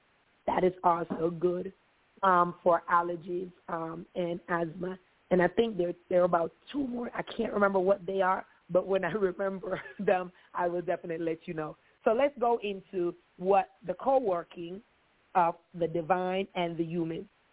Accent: Jamaica; I'm brown skin. I'm from Jamaica.

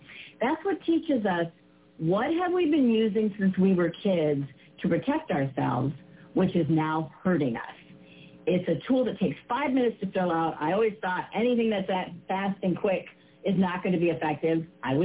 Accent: Detroit, Michigan, United States; born there; so I was born in Detroit and right?

